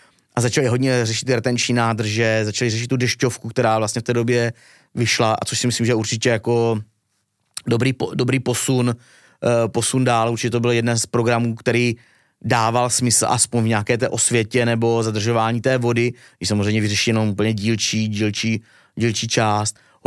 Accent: South Moravian Region, Czechia; Třeba 19. století bylo i tady třeba u nás na Jižní Moravě

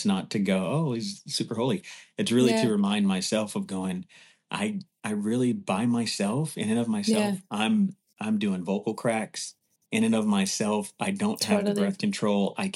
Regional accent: Los Angeles, California, United States; Okay, so I'm from the other LA. I'm from Los Angeles, you know

